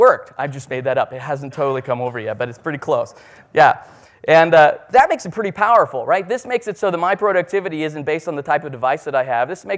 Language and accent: English; Denver, Colorado, United States; oh sorry, I'm from Denver. DIA is our airport.